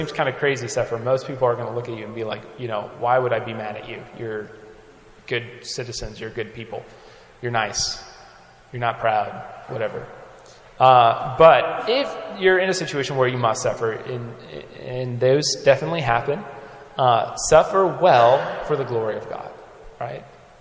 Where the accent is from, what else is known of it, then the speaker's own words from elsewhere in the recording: Kansas, United States; I'm from Kansas, and one of the things we're known for, other than the Chiefs hopefully winning today, Kansas City Chiefs